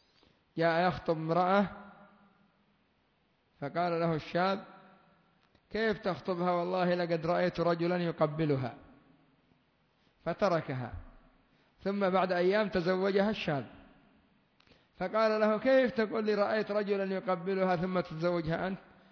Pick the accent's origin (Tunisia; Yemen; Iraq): Yemen; كدول الخليج وعندنا في اليمن وكثير من المناطق الدول لا تبحث عنها